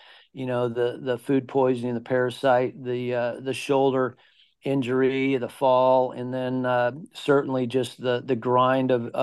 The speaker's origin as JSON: {"language": "English", "town": "Prescott", "region": "Arizona", "country": "United States", "tie": "born or raised there", "said": "You know, I grew up climbing in Prescott, Arizona, and from a young kid, I always, you know, wanted to be adventurous."}